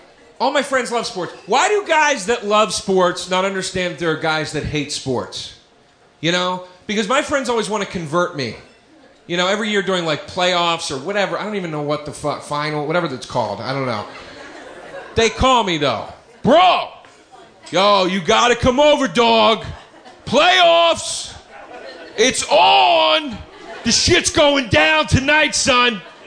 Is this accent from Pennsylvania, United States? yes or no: yes; Philadelphia, Pennsylvania, United States; I'm from Philly.